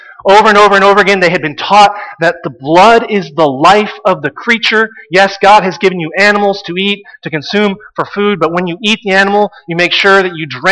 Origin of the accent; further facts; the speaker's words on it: Texas, United States; I grew up in Texas.